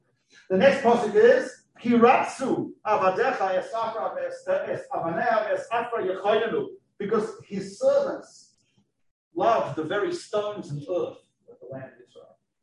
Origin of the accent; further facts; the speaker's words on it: Doncaster, Victoria, Australia; I lived in Doncaster. Tell him I'm from Doncaster.